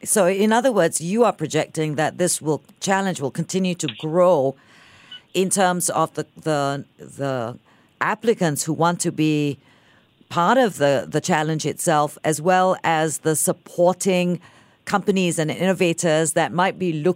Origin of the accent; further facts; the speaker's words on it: Singapore; as a Singaporean